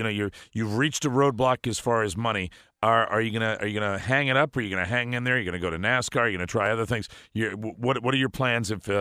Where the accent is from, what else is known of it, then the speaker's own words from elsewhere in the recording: Ireland; I say that as an Irishman.